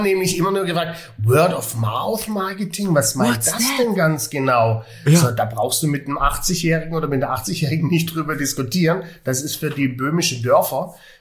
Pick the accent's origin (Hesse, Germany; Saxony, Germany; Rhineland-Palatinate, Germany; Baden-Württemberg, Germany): Baden-Württemberg, Germany; da geht mir als Schwabe doch das Herz auf